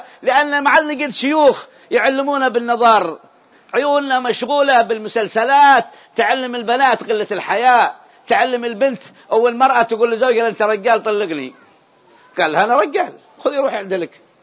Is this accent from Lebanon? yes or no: no; Yemen; عندنا في اليمن هذا الكلام كل يوم أنا أراه